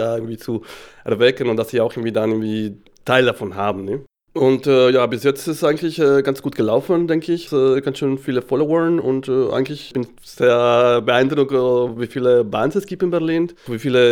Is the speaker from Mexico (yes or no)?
yes; Mexico; German is a second language; weil ich bin eigentlich aus Mexiko.